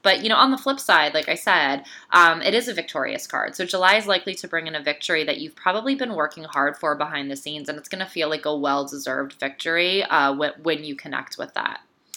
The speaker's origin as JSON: {"language": "English", "town": "Toronto", "region": "Ontario", "country": "Canada", "tie": "born or raised there", "said": "I am still in what I consider to be my hometown, Toronto, with the rest of my Canadian fam."}